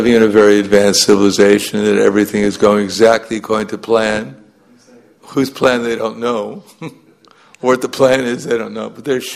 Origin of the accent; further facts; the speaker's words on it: New York City, New York, United States; I mean, just like I grew up in New York.